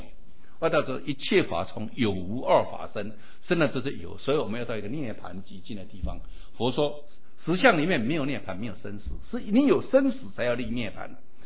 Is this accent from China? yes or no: no; Taiwan; 像我们台湾话就里面啊，